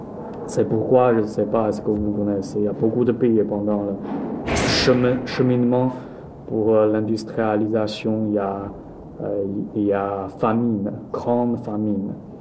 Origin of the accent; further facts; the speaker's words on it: China; French is a second language; C'est pas parce que je suis chinois, c'est un phénomène, ça m'intéresse